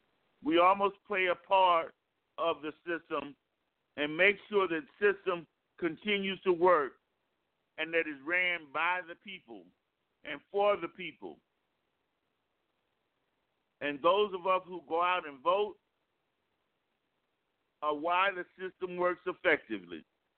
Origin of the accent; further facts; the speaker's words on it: United States; I am an American, first and foremost. I'm an African-American, a proud African-American, but I am American first and foremost.